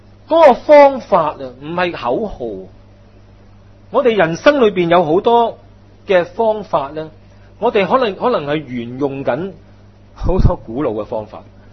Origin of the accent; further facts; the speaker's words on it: China; 我哋中国人有句说话咧，误导咗好多人